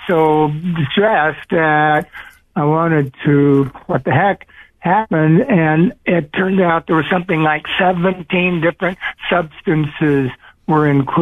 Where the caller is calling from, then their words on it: Santa Cruz, California, United States; and I'm calling from Santa Cruz.